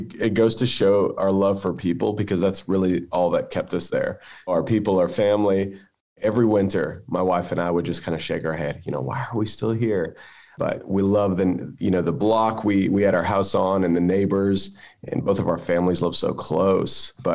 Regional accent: Canada; Yeah. I mean, I'm Canadian

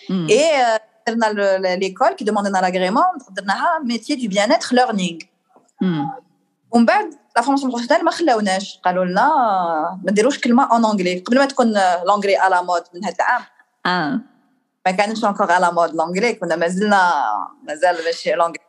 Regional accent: Algeria; on est des Algériens, quoi.

